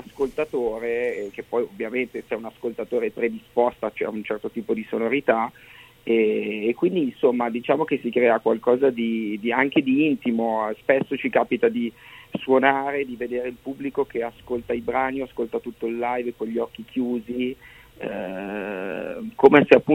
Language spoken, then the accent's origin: Italian; Milan, Lombardy, Italy; a Milano, la città, insomma, la mia città natale dove viviamo